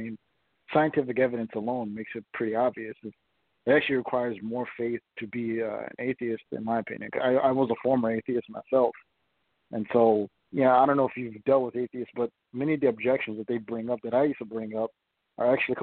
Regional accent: Minnesota, United States; I'm from Minnesota, and so we have a very liberal state

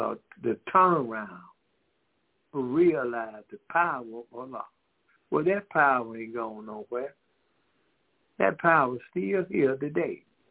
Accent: Decatur, Georgia, United States; We got our brother … We are from Decatur, Georgia.

